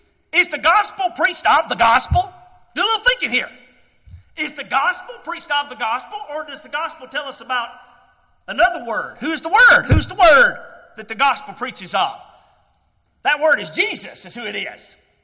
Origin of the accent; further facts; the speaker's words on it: Georgia, United States; born there; I'm happy to be born in Georgia.